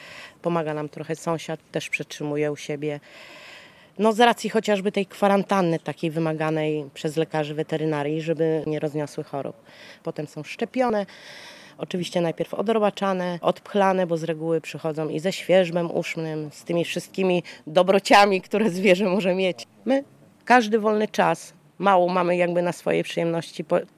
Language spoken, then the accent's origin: Polish; Pomeranian Voivodeship, Poland; born there; Ja z urodzenia jestem kaszubką.